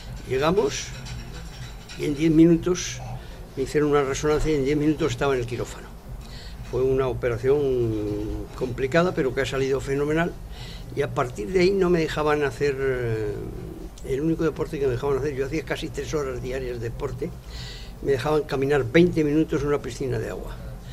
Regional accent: Madrid, Community of Madrid, Spain; born there; yo nací en Madrid, pero me considero

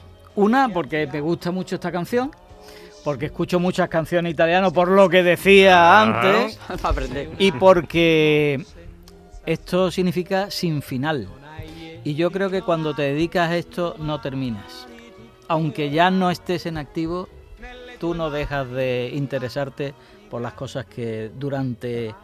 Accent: Andalusia, Spain; nosotros somos andaluces

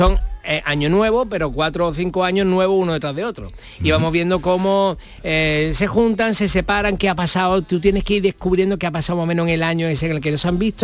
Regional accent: Spain; somos españoles haciendo cine y televisión maravillosamente.

